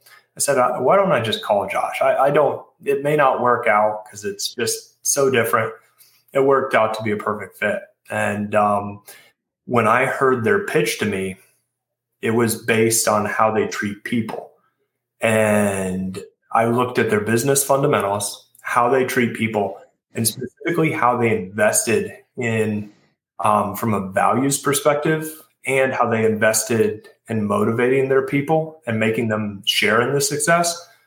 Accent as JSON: {"language": "English", "region": "Ohio", "country": "United States", "tie": "born or raised there", "said": "I grew up in Holmes County, Ohio. We went to BG Amish school at a great school called Maranatha."}